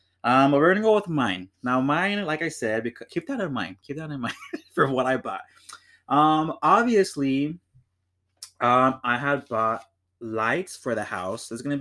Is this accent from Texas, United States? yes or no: yes; Houston, Texas, United States; also born or lived in Pasadena / Kingsville; I never experienced snow that much in my life growing up in Texas, Houston, Pasadena, Kingsville, I think overall I experienced it like three times.